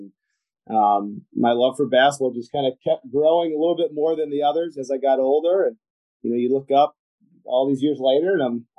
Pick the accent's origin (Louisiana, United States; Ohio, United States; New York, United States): Ohio, United States; Sandusky; I grew up in Sandusky, so I didn't really want to.